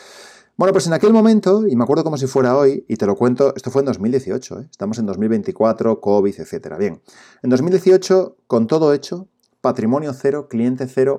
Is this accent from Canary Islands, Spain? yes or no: no; Asturias, Spain; yo soy de Asturias